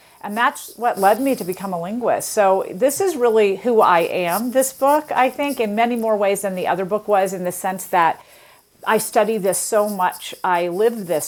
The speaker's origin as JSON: {"language": "English", "region": "the South", "country": "United States", "tie": "born or raised there", "said": "And I grew up in the South, which also has its own accent stuff going on."}